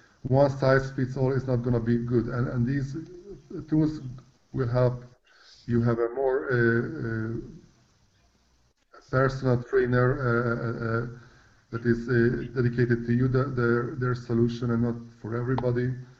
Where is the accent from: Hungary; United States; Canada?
Hungary; born there; English is a second language; I'm really sad that I was born in Hungary and not in the States.